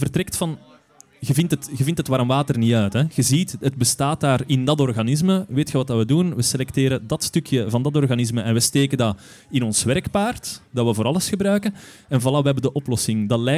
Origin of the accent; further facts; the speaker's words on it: Steenhuffel, Flemish Brabant, Belgium; Ik ben van Steenuffel.